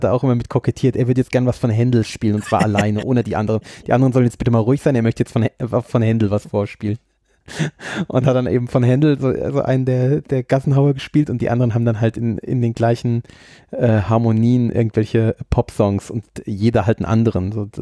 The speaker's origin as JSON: {"language": "German", "country": "Germany"}